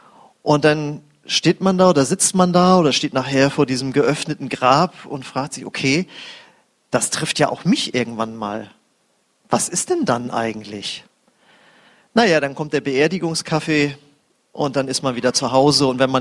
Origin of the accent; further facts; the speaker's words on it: Husum, Schleswig-Holstein, Germany; Ich komme aus Husum an der Nordsee, graue Stadt, ne, wisst ihr, am Meer.